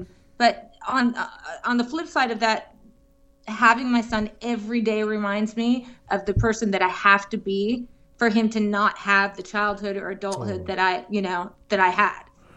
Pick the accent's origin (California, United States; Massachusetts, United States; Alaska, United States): Massachusetts, United States; Oh, yeah. I grew up in Massachusetts.